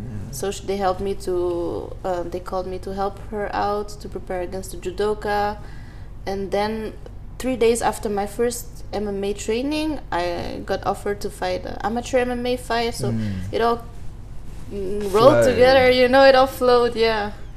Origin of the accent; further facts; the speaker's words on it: Netherlands; because I didn't learn with my mom growing up in the Netherlands.